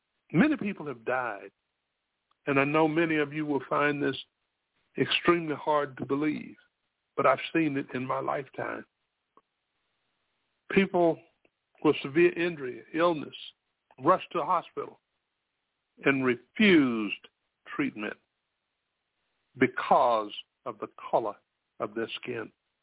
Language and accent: English; Spartanburg, South Carolina, United States; Had his first race here in Spartanburg, South Carolina, my hometown.